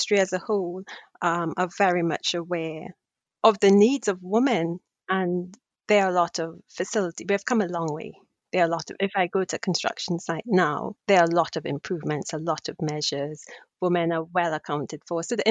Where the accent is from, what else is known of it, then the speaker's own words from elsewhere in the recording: Trinidad & Tobago; now in United Kingdom; of growing up in Trinidad, where I was not the minority. So when I came here to the UK, I didn't have much issues with my confidence